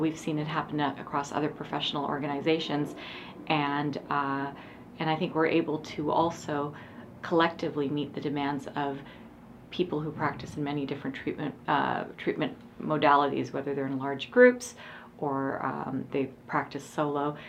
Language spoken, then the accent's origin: English; Medina, Ohio, United States; I'm an endodontist from Medina, Ohio